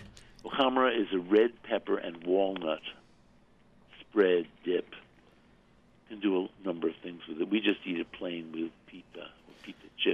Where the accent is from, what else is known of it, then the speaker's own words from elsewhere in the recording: New York, United States; I don't know what you say. I'm a New Yorker. I say online.